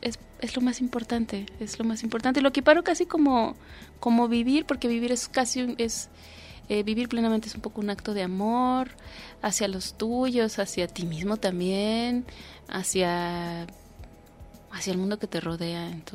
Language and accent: Spanish; Mexico; Hay cosas que me cuestan mucho trabajo de nosotros como mexicanos, pero me da mucho orgullo también como el país